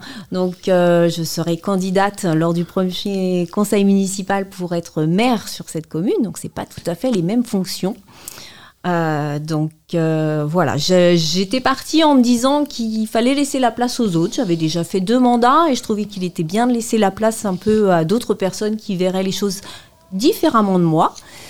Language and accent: French; Île-de-France, France; Moi, je suis originaire de Recueil et je voulais des gens qui y étaient depuis longtemps.